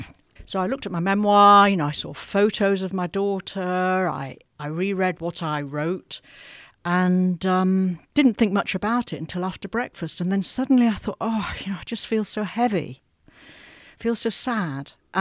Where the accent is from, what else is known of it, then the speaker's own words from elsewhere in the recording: United Kingdom; now in Hong Kong; we're both British and we're both based in Hong Kong. I've been here longer than you, but we met in Beijing in the late 90s.